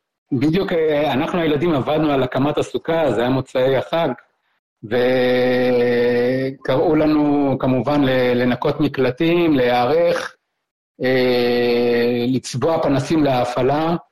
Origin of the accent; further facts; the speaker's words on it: Palmachim, Central District, Israel; בזמן שהמלחמה פרצה אנחנו כבר היינו בקיבוץ אחר, אמא שלי התחתנה מחדש ועברנו לקיבוץ פלמחים על חוף הים.